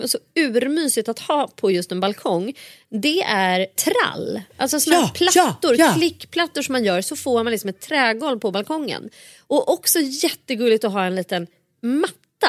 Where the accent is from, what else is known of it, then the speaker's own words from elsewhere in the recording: Nacka, Stockholm County, Sweden; I Saltsjöbo, där vi växte upp, i Orminge. Vi bodde ju liksom ett stenkast ifrån varandra